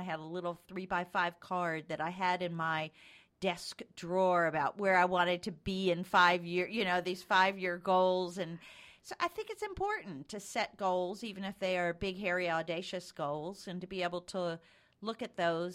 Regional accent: Baltimore, Maryland, United States; It was. I grew up in Baltimore, Maryland, outside of Baltimore, Maryland, and went to high school there

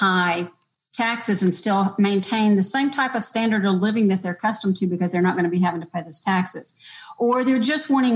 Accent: Atlanta, Georgia, United States; The one thing I love about Panama, it's so similar to Atlanta, Georgia, which is where I'm from. I'm north of Atlanta

